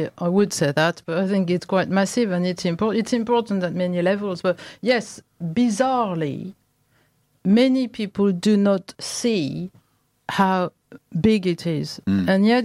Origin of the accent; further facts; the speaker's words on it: Sceaux, Île-de-France, France; And it was a really interesting experience for me, because it was my hometown, so I reconnected with all sorts of things and people.